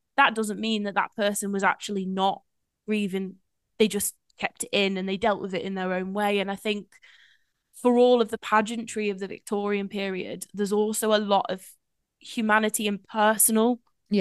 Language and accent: English; Telford, West Midlands, United Kingdom; I am from Telford, which is important. It's great, Telford